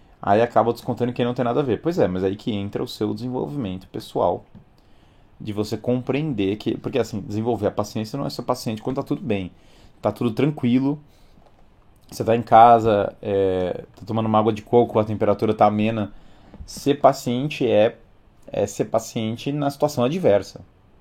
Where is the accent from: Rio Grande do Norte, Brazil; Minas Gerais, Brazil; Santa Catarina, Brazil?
Rio Grande do Norte, Brazil; Natal; born there; Mas sim, eu nasci em Natal, Rio Grande do Norte.